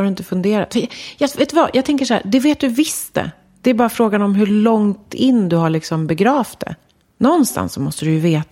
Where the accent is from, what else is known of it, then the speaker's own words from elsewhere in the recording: Sweden; also born or lived in Brazil; Och jag är världens stoltaste svensk. Men jag är också från Brasilien till exempel.